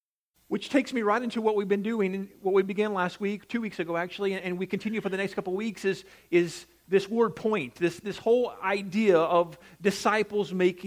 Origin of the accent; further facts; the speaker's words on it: United States; because I'm an American and I'm in the same boat with you